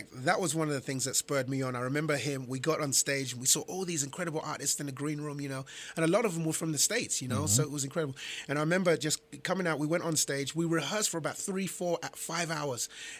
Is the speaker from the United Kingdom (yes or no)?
yes; England, United Kingdom; accent: English; I felt like out of place for obvious reasons because my English accent, you know, it was really weird.